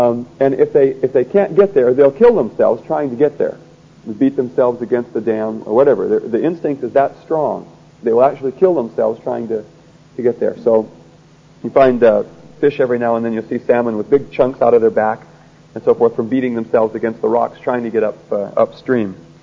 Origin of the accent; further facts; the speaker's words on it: Washington, United States; I come from Washington State.